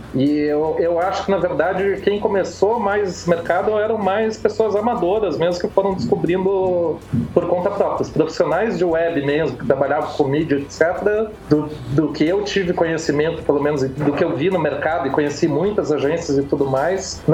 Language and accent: Portuguese; Curitiba, Paraná, Brazil; now in São Paulo, Brazil; eu sou natural de Curitiba, moro em São Paulo há 9 anos